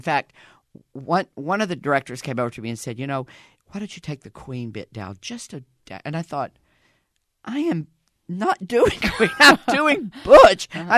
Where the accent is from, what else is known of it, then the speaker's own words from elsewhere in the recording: Southern United States, United States; accent: Southern; I would try to drop my Southern accent, and I fell into Cockney.